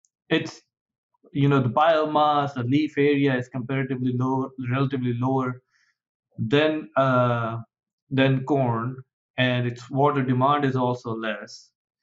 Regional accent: Punjab, India; English is a second language; moved away as an adult; now in United States; So I grew up in India, in a state called Punjab, and it's also called the breadbasket of India

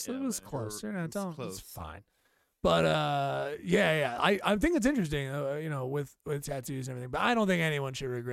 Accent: United States; Well, I'm American, so there's that taken care of.

